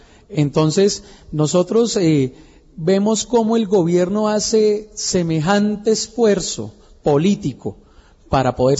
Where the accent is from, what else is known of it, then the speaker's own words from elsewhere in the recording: Colombia; más que como gobernante, como colombiano, le duelen